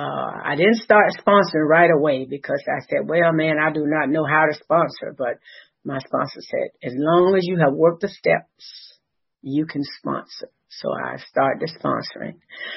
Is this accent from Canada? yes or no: no; Florida, United States; also born or lived in Georgia; I was from Florida, and Florida had a streetlight on every corner. But in Georgia, it's these hills and winding roads, and meetings were far out.